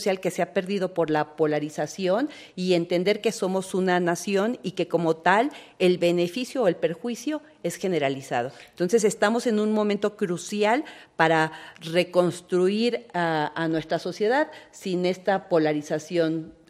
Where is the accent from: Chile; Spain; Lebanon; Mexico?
Mexico; El Estado finalmente todas las y los mexicanos somos parte del Estado